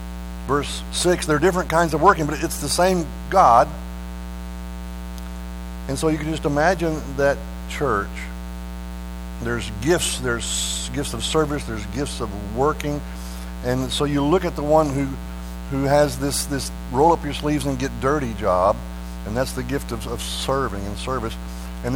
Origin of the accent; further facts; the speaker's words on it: Texas, United States; accent: Texan; you've heard me long enough to know that English is not my first language. Texan is my first language, and I kind of butcher that.